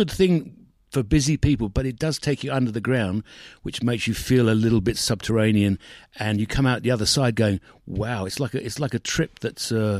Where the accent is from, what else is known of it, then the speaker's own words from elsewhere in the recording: Woodford, London, United Kingdom; It was a very sort of on the edges of London, suburbia type of town with lots of commuters